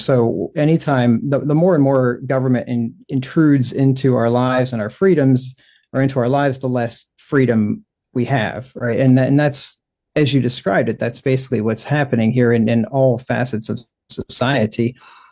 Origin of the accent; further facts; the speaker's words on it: Pennsylvania, United States; also born or lived in Cincinnati, United States / Minnesota, United States; And I grew up in Pennsylvania. I spent some time in Cincinnati in a church there where I was trained and ordained for the ministry.